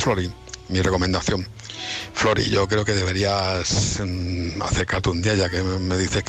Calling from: Leganés, Community of Madrid, Spain; de Leganés.

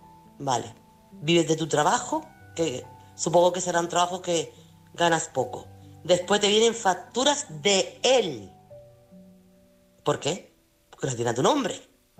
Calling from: Chiclana, Andalusia, Spain; corresponsal de Chiclana

